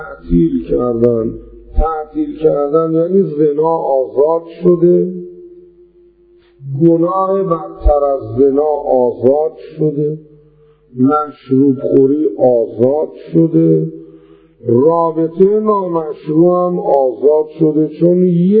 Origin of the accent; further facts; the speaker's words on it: Iran; کجایی هستی؟ ایرانی هستیم.